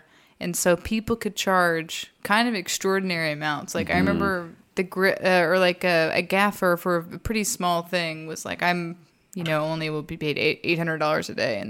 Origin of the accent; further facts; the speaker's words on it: Texas, United States; I'm from Texas, so.